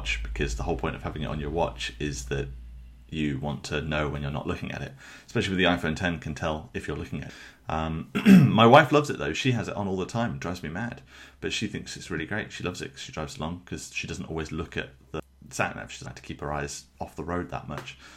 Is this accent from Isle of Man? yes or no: yes; Isle of Man; I grew up on the Isle of Man, so there weren't really many roads.